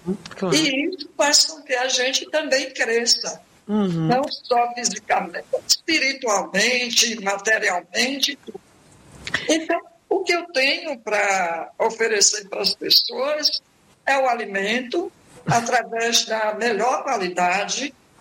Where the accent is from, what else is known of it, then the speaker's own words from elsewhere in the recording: Amélia Rodrigues, Bahia, Brazil; Eu nasci numa fazenda e sou de Amélia Rodrigues, com muito orgulho. E comecei a cozinhar com 10 anos.